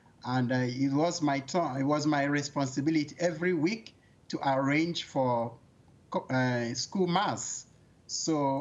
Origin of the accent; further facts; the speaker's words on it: Lagos, Nigeria; also born or lived in Owerri / Abuja; I'm kind of an ideal Nigerian because I was born in the eastern part of the country. I grew up in the western part, Lagos.